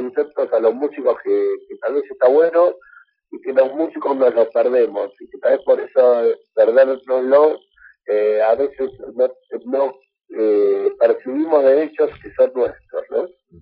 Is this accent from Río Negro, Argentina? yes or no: no; Buenos Aires, Argentina; nosotros somos de Capital